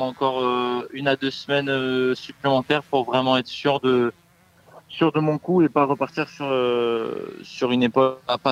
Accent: France; born there; Je suis né en France et donc mes premières années de moto, je les ai faites en France

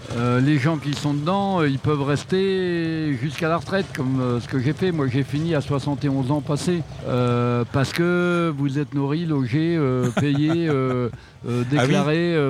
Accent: western France, France; surtout dans l'Ouest, qui était ma région d'origine.

